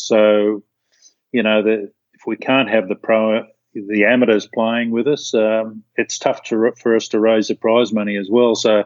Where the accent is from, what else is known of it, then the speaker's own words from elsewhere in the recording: Sydney, New South Wales, Australia; I grew up in Sydney.